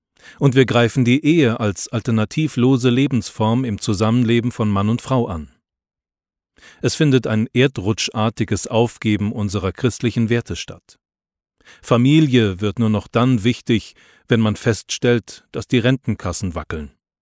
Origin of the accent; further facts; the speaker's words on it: Jena, Thuringia, Germany; Ammerbach und Nenzdorf, 2 kleinen und unbedeutenden Nestern ganz in der Nähe meiner Heimatstadt Jena